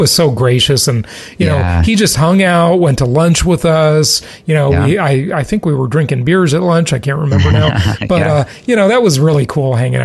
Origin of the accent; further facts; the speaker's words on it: Los Angeles, California, United States; Look, I grew up in Los Angeles, and that's not a place I would want to live.